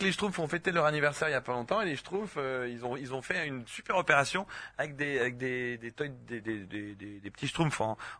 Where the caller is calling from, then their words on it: Sainte-Croix, Vaud, Switzerland; Je suis de Sainte-Croix.